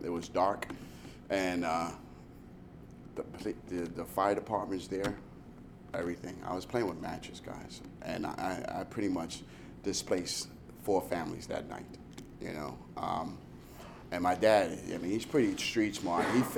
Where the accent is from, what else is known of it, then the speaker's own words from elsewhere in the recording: Brooklyn, New York, United States; I grew up in Brooklyn, New York, you know, in Williamsburg, pretty Hasidic area, you know.